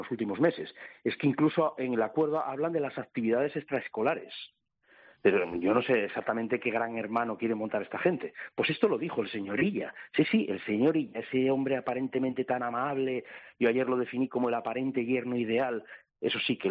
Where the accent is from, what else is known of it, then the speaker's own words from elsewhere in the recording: Catalonia, Spain; Y yo, como se puede usted imaginar, como catalán, mi deseo, como le puede pasar a un valenciano, un asturiano, un gallego, es que mi comunidad autónoma esté lo mejor financiada posible